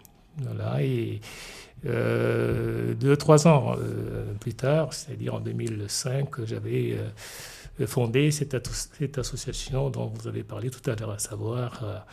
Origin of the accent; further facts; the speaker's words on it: Chad; moved away; Donc je ne suis pas du tout coupé avec mon pays d'origine.